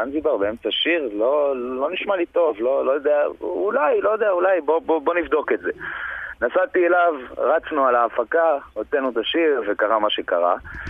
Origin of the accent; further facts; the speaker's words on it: Dor, Haifa District, Israel; כן, נכון, ממושב דור, כן. ליד חיפה, חוף כרמל.